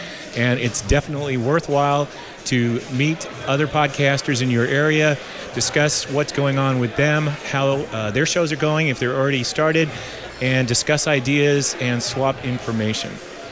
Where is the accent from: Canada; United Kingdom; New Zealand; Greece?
New Zealand; now in United States; Well, I'm from New Zealand, so New Zealand doesn't surprise me as much.